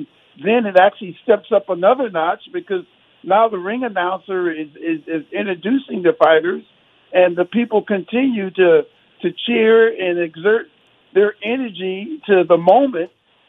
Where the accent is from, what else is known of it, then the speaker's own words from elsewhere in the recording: California, United States; now in Las Vegas, United States; So, but it was growing up in the Bay Area, back when I was a kid, watching Muhammad Ali as a kid.